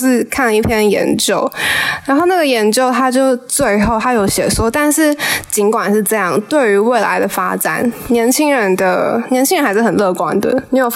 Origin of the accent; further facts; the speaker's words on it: Taiwan; 我们的出生是成长于比较富裕的台湾社会嘛，